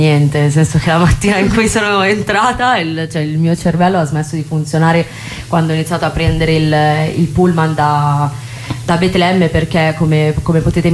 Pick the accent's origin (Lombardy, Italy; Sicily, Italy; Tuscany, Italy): Lombardy, Italy; Milan; essendo nata e cresciuta in Italia vivo proprio a livello emotivo molto forte questo, anche il privilegio dell'essere nata e cresciuta poi in una città come Milano, una città molto ricca